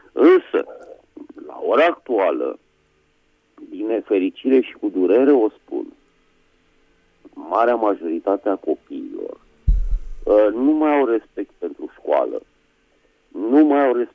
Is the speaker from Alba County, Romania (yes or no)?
no; Bucharest, Romania; din București.